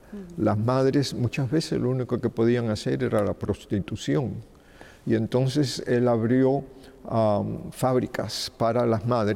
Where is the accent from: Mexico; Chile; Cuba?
Cuba; now in United States; cubanos, con gran amor a la patria, en Estados Unidos